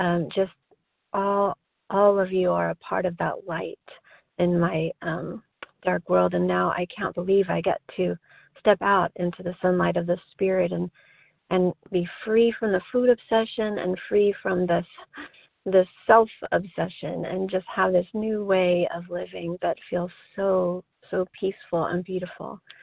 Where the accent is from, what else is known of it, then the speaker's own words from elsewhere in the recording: California, United States; I'm grateful to be recovered, and I'm from California.